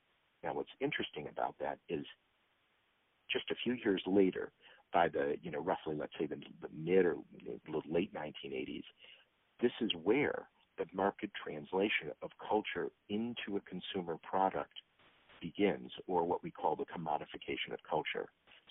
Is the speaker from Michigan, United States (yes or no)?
yes; Detroit, Michigan, United States; And listen, I'm from Detroit, so this is not me talking badly about my city.